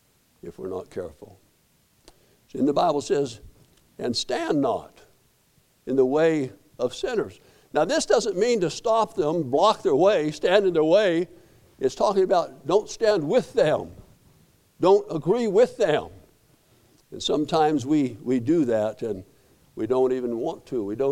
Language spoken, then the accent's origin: English; Colorado, United States; I gave him my passport said I was from Colorado.